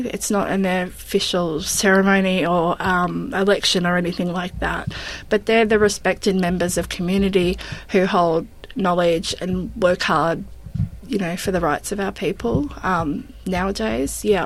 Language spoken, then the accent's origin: English; Victoria, Australia; I grew up in around on Bunurong country, so around Port Phillip Bay for most of my life.